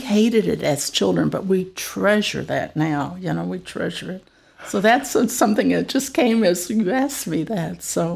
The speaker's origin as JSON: {"language": "English", "town": "Chicago", "region": "Illinois", "country": "United States", "tie": "born or raised there", "said": "No, I grew up in Chicago."}